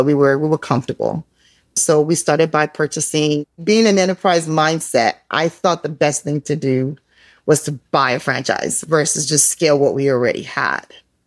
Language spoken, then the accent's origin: English; Nigeria; moved away; most of you know that I'm originally from Nigeria. So my origin story actually really just starts there. I came here to this country just, you know, lots of political unrest back home.